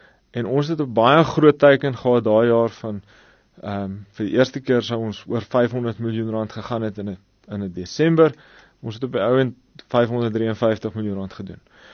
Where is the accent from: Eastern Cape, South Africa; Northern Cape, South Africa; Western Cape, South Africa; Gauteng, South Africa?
Western Cape, South Africa; George; op lughawens of in George waar ons vandaan kom